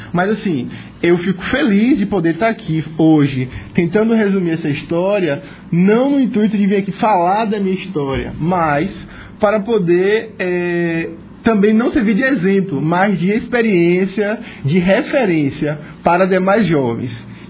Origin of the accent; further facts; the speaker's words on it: Laje, Bahia, Brazil; also born or lived in Mutuípe; eu sou mutuipense de nascença, mas cresci aqui em Laje.